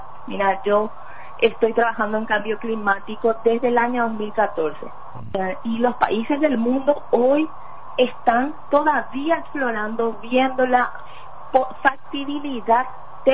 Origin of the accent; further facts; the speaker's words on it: Paraguay; Lo que también nosotros no sabemos, como paraguayos, muchas veces es mostrar lo que estamos haciendo a nivel nacional.